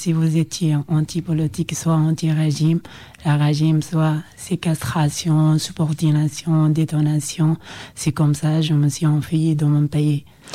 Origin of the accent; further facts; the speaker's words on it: Ethiopia; French is a second language; now in France; je viens d'Éthiopie. Et c'est vrai, ça a été très dur pour moi au niveau de la communication interpersonnelle quand je suis venue ici en France